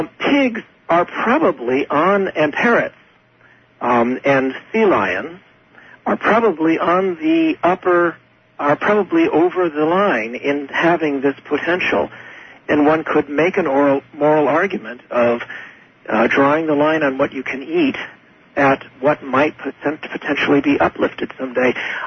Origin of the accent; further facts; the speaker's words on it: California, United States; And the reason why I don't think this will happen is because, again, I'm a Californian.